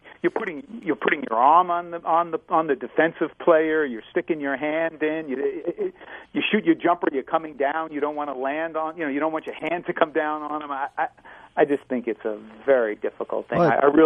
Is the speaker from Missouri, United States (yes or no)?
no; New York, United States; I was from New York. We did things a little differently.